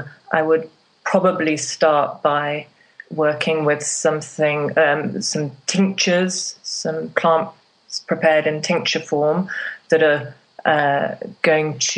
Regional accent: England, United Kingdom; moved away as an adult; now in Lyon, France; Okay, so I'm English, but I've lived in France for the last 25 years

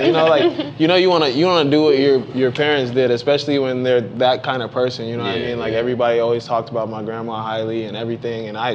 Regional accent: Bahamas; So, I'm from the Bahamas. I grew up in the Bahamas, watching my grandma play softball.

